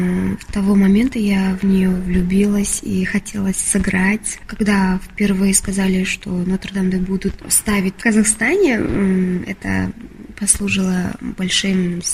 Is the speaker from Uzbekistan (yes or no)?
yes; Tashkent, Uzbekistan; мой родной город Ташкент, как она скучает по Андалусии, так и я скучаю по родному дому.